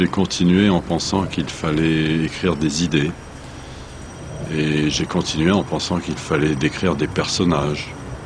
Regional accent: Nice, Provence-Alpes-Côte d'Azur, France; born there; Je suis né à Nice

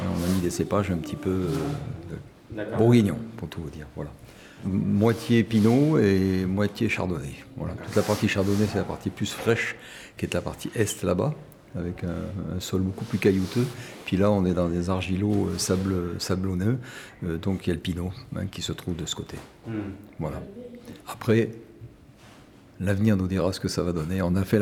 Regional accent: Portes-lès-Valence, Auvergne-Rhône-Alpes, France; now in Livron-sur-Drôme, France; je suis originaire de Port-et-Valence, dans la Drôme. J'habite à Livron depuis maintenant une quarantaine d'années.

